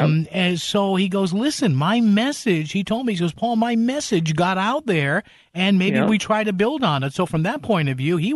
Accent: Wallingford, Connecticut, United States; I ran into Josh Elliott yesterday in my hometown of Wallingford

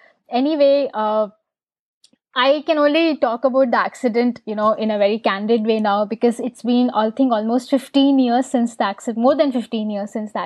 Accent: Bikaner, Rajasthan, India; also born or lived in Tamil Nadu; I've lived there with my family, and I was born in Tamil Nadu, but then I did my school, and most of my childhood was spent in Bikaner, Rajasthan.

